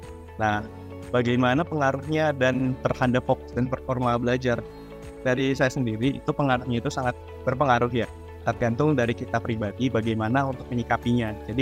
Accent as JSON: {"language": "Indonesian", "region": "North Sumatra", "country": "Indonesia", "said": "Dan dari aku sendiri asalnya dari Sumatera Utara."}